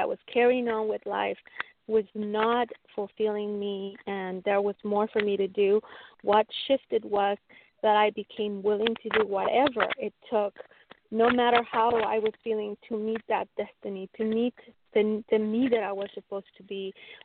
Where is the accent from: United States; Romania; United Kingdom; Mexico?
Mexico; being born and raised in Mexico at the time